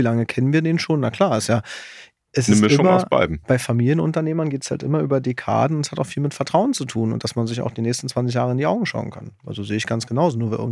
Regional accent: Munich, Bavaria, Germany; now in Gelsenkirchen, Germany; Ja, aus München also, nach Gelsenkirchen klingt erstmal...

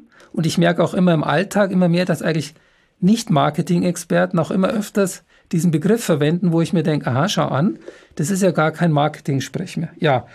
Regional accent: Munich, Bavaria, Germany; born there; ich bin ein echter gebürtiger Münchner. Das ist ja jemand, wo sowohl Vater als auch Mutter in München geboren sind.

